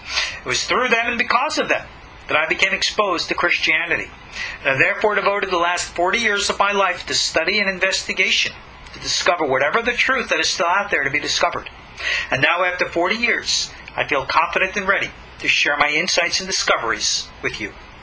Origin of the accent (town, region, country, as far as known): New York, United States; born or raised there